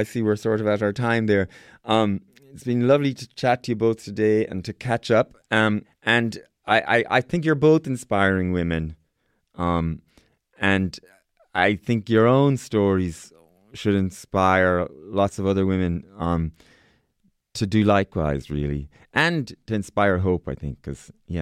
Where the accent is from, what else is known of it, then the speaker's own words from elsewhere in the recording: Ireland; one of the lovely things about being Irish in that situation is being able to tell Ireland's story around LGBTI rights